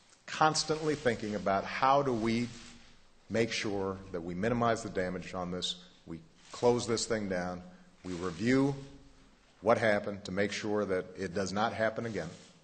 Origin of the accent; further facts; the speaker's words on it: Hawaii, United States; I grew up in Hawaii where the ocean is sacred.